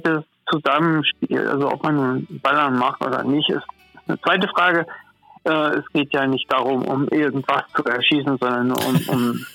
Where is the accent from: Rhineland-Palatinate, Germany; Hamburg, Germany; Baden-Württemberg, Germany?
Hamburg, Germany; ich bin ja eigentlich aus Hamburg und da habe ich sowas nie kennengelernt.